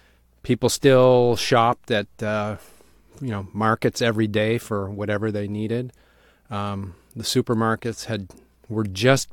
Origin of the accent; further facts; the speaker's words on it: Italy; the time that I was growing up in Italy, because Italy changed dramatically while we were there.